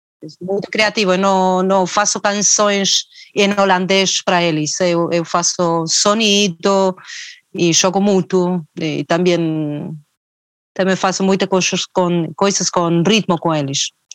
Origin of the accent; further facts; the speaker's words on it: Buenos Aires, Argentina; Portuguese is a second language; also born or lived in Patagonia; Sou de Buenos Aires, sou de La Patagonia, mas aos 10 anos estava morando já no Buenos Aires e comecei aos 12 anos a tocar o saxofone.